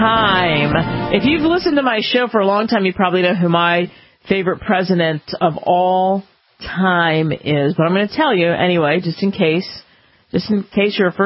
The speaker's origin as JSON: {"language": "English", "region": "Pennsylvania", "country": "United States", "tie": "born or raised there", "said": "is it because I grew up outside of Philadelphia, steeped in all that history"}